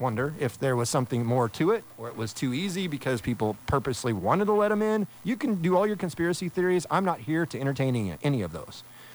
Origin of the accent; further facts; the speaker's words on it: United States; I love this country. I am an American. I love this country.